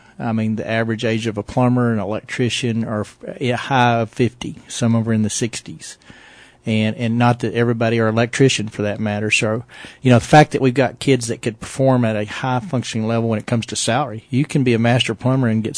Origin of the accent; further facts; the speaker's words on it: Sweetwater, Texas, United States; You know, I grew up in Sweetwater, Texas. I had four other brothers and sisters in the household